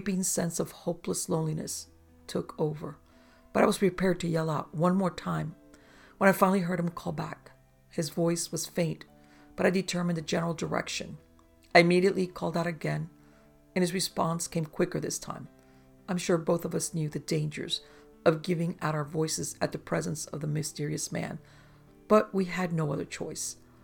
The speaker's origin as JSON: {"language": "English", "region": "Tennessee", "country": "United States", "tie": "born or raised there", "said": "I grew up on the Tennessee-Alabama-Georgia border west of Chattanooga. Not in the sticks, but definitely a rural area."}